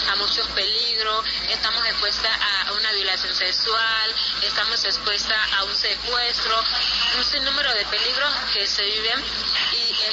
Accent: Quito, Pichincha, Ecuador; vengo del municipio de Quito.

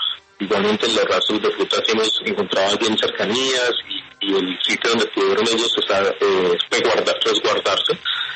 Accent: Colombia; la idea es que igualmente nos unamos como colombianos

